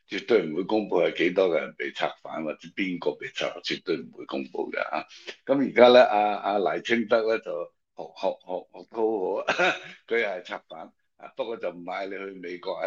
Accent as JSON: {"language": "Cantonese", "country": "Hong Kong", "tie": "born or raised there", "said": "我哋香港人都系我系即系上一代嘅香港人，我哋都系中意睇正体字嘅吓。"}